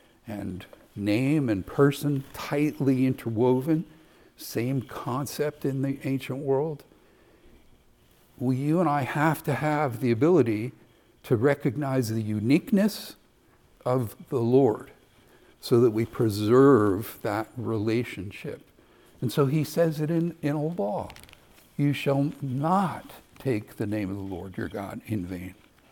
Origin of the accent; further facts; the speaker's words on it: Ireland; You also had laws in Ireland, and I'll use that because I'm Irish.